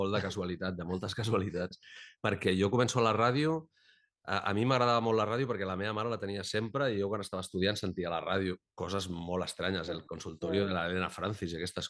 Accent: Cerdanyola del Vallès, Catalonia, Spain; jo soc de Cerdanyola del Vallès

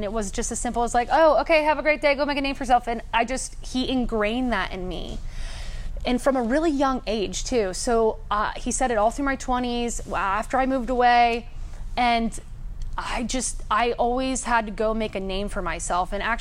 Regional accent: Boston, Massachusetts, United States; now in San Diego, United States; Again, I came from Boston, very East Coast, to like chill San Diego.

